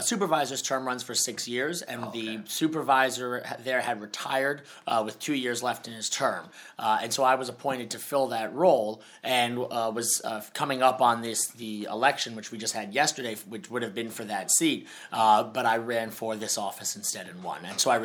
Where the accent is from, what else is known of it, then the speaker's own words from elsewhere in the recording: Vicksburg, Pennsylvania, United States; I grew up in Vicksburg, a little area between Lewisburg and Mifflinburg. Was homeschooled.